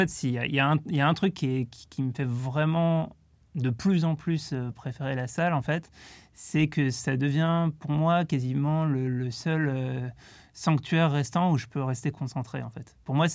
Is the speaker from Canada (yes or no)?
no; Lyon, Auvergne-Rhône-Alpes, France; now in Paris, France; Je viens de Lyon et donc j'habite à Paris, mais j'ai encore de la famille à Lyon